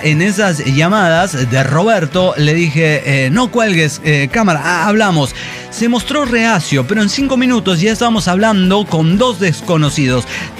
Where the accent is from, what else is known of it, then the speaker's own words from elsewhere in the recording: Guanajuato, Mexico; ¡Fuego! Soy de Guanajuato, me la pelas chingos